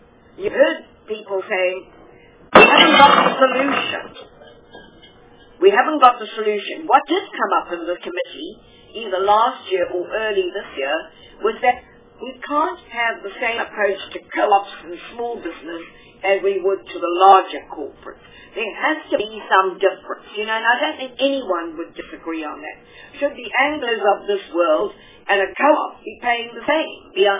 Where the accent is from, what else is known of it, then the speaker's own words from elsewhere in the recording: Gauteng, South Africa; You know, I come from Gauteng, and we do have to get the lion's share of everything.